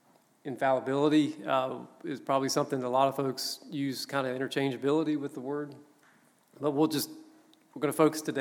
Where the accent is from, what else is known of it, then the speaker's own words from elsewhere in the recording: United States; It's something that I think is hard to recognize as an American. We don't, as Americans, we have lost touch with the culture from which the Bible came from.